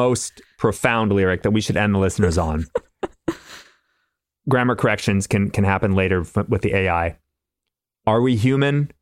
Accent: California, United States; You know, it's funny because we grew up in SoCal, right?

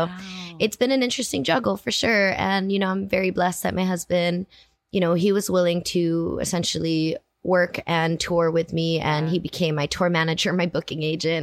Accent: Hawaii, United States; and I grew up in Hawaii, and reggae is a huge part of my childhood.

